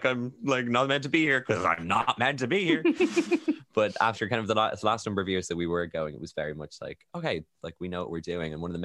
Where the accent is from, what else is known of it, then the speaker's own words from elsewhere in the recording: Ireland; I'm Irish, no. It's beside Britain.